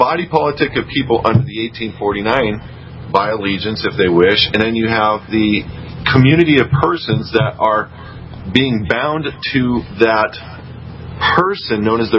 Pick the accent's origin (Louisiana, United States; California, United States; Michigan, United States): California, United States; What is your nationality? Mine is I'm a Californian. I don't say I'm an American. I'm a Californian.